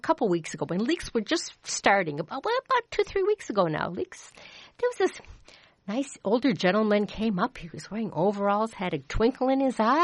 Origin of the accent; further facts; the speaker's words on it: Wisconsin, United States; "Sir, I'm from Wisconsin. I know that joke."